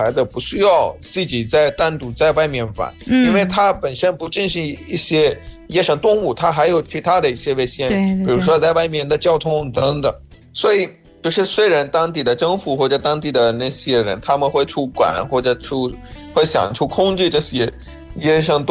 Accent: Pakistan; Chinese is a second language; 我们巴基斯坦在每日都是 Subco Allah Office。

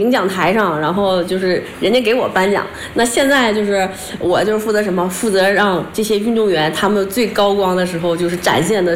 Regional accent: Northeast China, China; 我小的时候就是很多时候就是在外边，我妈就经常领着我就是在有的时候在江边溜达呀，然后冬天的时候比那个松花江的冰面不是这个冰吗，然后可能就在冰上跑啊玩啊

